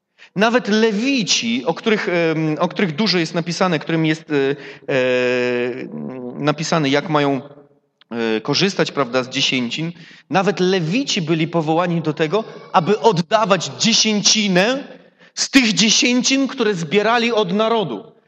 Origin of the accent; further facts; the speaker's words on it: Świdnik, Lublin Voivodeship, Poland; born there; tam gdzie się urodziłem, w Świdniku